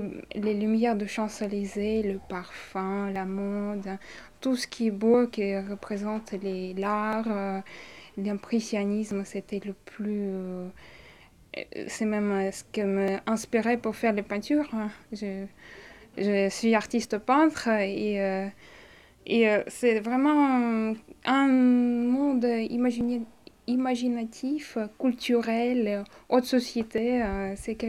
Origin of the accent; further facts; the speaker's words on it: Volgograd, Volgograd Oblast, Russia; French is a second language; moved away as an adult; now in France; je viens de Volgograd. C'est une ville au sud de la Russie.